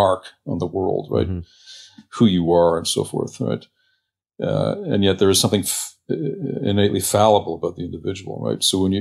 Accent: Montreal, Quebec, Canada; I was a rabid hockey fan for many years growing up in Montreal.

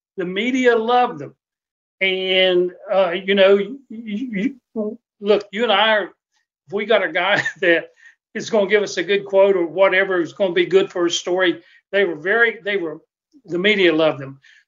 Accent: West Virginia, United States; I'm from West Virginia.

